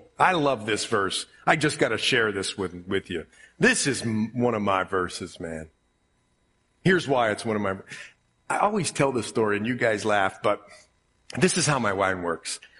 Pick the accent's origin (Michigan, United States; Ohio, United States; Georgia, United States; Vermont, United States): Ohio, United States; And I grew up in Ohio.